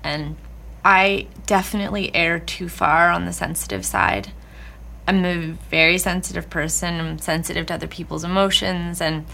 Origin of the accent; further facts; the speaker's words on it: California, United States; I grew up in Southern California.